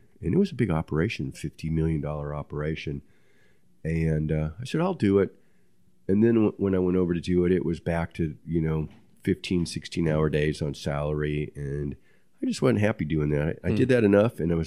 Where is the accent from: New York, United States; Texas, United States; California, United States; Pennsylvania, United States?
Texas, United States; Dallas; But I go, oh, that's in Dallas. I go, I'm from Dallas.